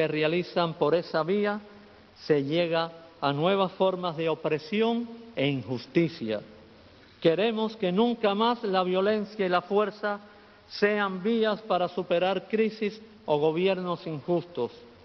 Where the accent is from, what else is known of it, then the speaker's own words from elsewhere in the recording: Cuba; En mi país hay miles de hombres y mujeres que luchan por los derechos de todos los cubanos en medio de la persecución.